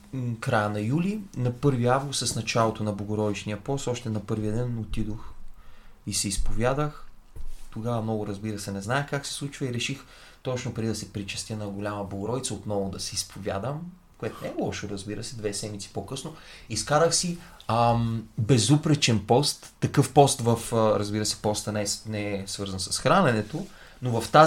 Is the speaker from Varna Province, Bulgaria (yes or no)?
no; Gabrovo, Gabrovo Province, Bulgaria; now in Sofia, Bulgaria; аз сега си я преместих тук в апартамента в София, но в родния ми град в Габро, една много стара Библия